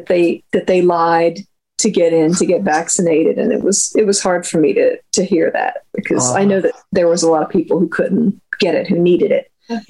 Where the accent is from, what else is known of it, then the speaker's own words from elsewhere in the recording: Charlotte, North Carolina, United States; Well, I grew up in Charlotte, and I went to the Milestone Club probably for the first time when I was like 15 or 16.